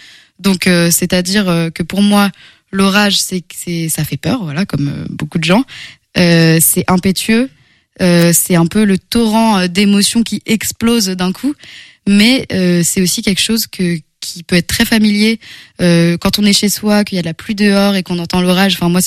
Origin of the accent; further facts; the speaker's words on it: Angers, Pays de la Loire, France; parce que du coup j'ai grandi à Angers